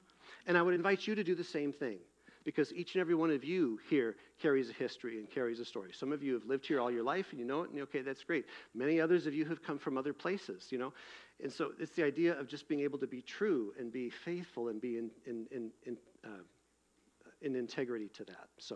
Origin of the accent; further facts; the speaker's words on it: United States; And I thought to myself, I'm an American. I'm a U.S. citizen.